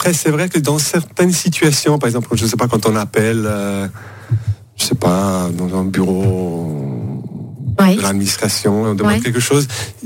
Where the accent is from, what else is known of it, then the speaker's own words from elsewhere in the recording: Ticino, Switzerland; now in Geneva, Switzerland; Moi, j'ai grandi au Tessin. Ouais. Et je suis arrivé à Genève étudier il y a une vingtaine d'années.